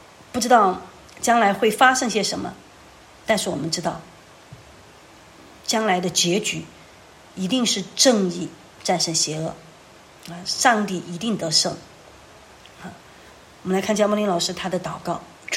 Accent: Sichuan, China; 特别像我们四川人，我们川军川军当时出川其实真的就是为了保家卫国

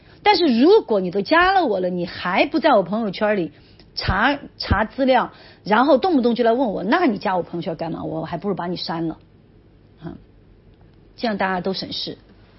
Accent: China; 我们中国人很多时候我们没有界限，

